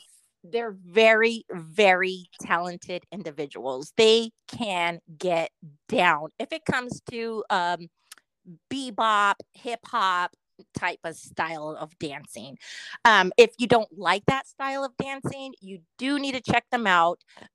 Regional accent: Hawaii, United States; I remember dancing with my brother and my cousins when I was younger in Hawaii

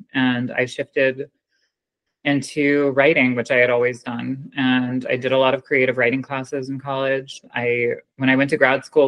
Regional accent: Virginia Beach, Virginia, United States; Yeah, I grew up in Virginia, in Southeast Virginia, Virginia Beach.

